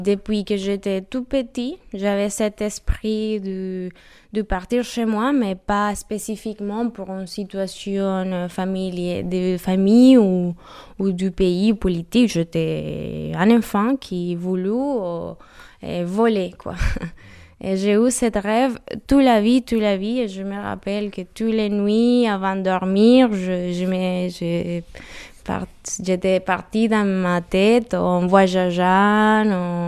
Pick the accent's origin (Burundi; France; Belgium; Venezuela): Venezuela; moved away as an adult; now in Europe; Je suis née en 98 au Venezuela, un très très beau pays de la Sud-Amérique, un pays du Caraïbe